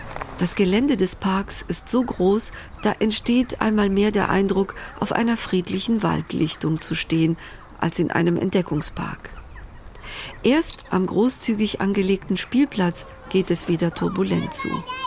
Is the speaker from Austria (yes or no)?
no; Greece; werde ich als Griechin besonders hellhörig.